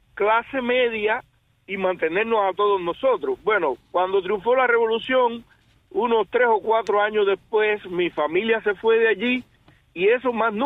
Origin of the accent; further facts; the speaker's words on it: Guantánamo, Cuba; born there; yo nací en un monte, en un campo de Guantánamo que ni los guantanameros lo conocen.